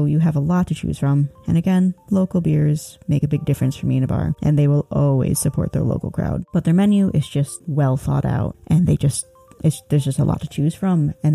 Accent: Illinois, United States; I am from Illinois originally, and Chicago has a long list of beer bars and breweries that I could recommend.

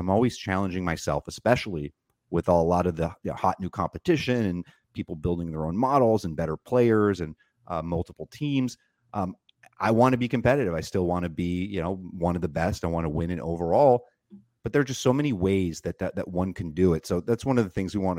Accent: California, United States; Like me as a Californian, I almost have to defend it to people that say, "Oh, In-N-Out is garbage," right?

